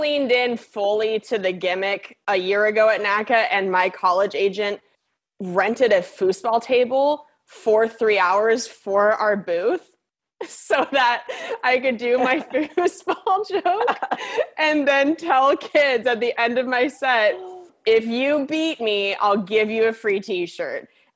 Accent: Washington, United States; I'm from Washington, so everywhere saying is like, yeah, all those places.

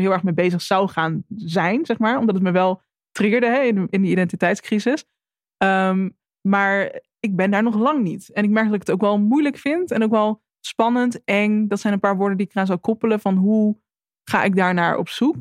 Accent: Netherlands; ik heb een kleurtje. Mijn moeder is Nederlands en mijn vader is Afrikaans. En ik ben in Nederland opgegroeid en hier heb ik altijd gewoond.

